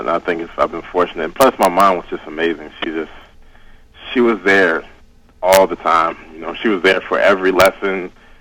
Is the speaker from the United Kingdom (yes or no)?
no; Philadelphia, Pennsylvania, United States; now in Paterson, United States; Well, I'm from Philadelphia, but I actually live in North Jersey. I live in Paterson, New Jersey, outside of New York.